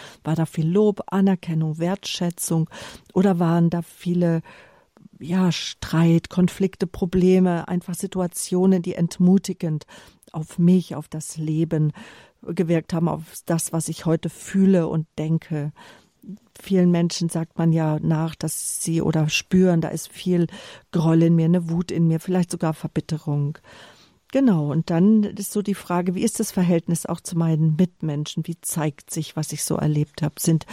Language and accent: German; Hesse, Germany; born there; weil ich ja gebürtige Hessin bin. Aber bei uns in Bayern sagt man Grüß Gott